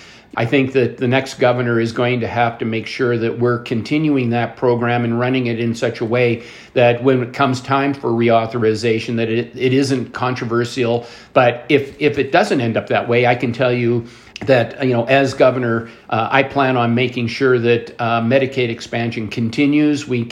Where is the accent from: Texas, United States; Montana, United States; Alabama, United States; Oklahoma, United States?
Montana, United States; Butte; I ran for the State House of Representatives in a district in Butte, which was my hometown